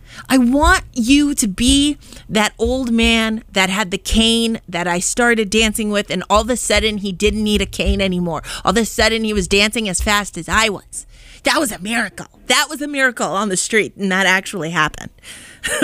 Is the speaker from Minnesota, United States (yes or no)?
no; Boston, Massachusetts, United States; but I am actually a Bostonian. I do live in Boston.